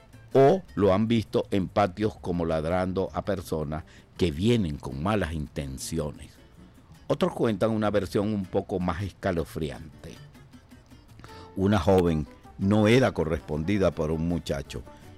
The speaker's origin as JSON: {"language": "Spanish", "town": "Valencia", "region": "Carabobo", "country": "Venezuela", "lives_now": "Caracas, Venezuela", "said": "nosotros los provincianos, digo los provincianos, pero yo soy de Valencia, y así, bueno, yo formo parte de ese 60% de población que tiene Caracas, que somos venidos de la provincia"}